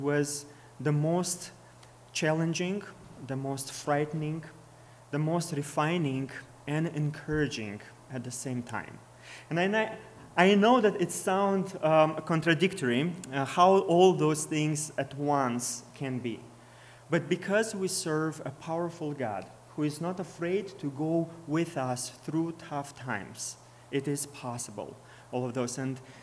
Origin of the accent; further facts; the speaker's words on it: Moldova; English is a second language; But I was born and raised in Moldova, Eastern Europe.